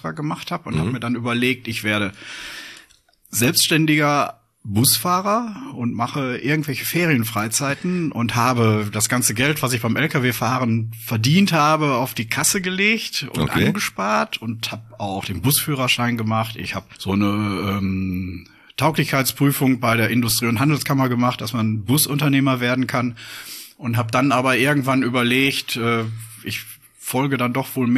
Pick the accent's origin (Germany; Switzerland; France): Germany; Winterberg, North Rhine-Westphalia; Nein, ich bin 1961 in Winterberg geboren. Oh. Ich bin also Sauerländer.